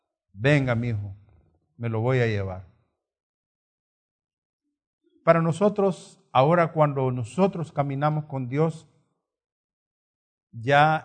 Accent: San Salvador, El Salvador; moved away as an adult; A los 30 años vine de San Salvador

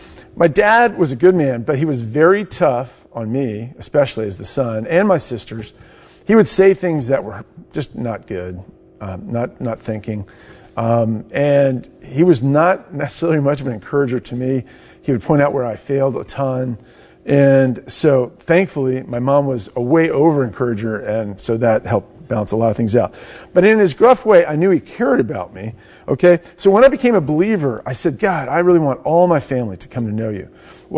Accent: Herndon, Virginia, United States; I grew up in Herndon.

